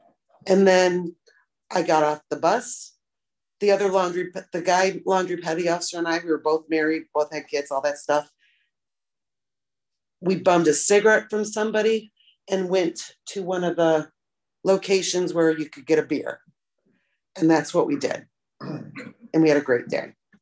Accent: Illinois, United States; It's a very small town. I grew up outside of Chicago. So that was like culture shock.

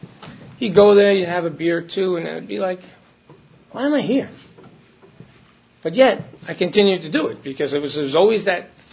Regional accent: Brooklyn, New York, United States; But I grew up in Brooklyn, New York. 57 years ago.

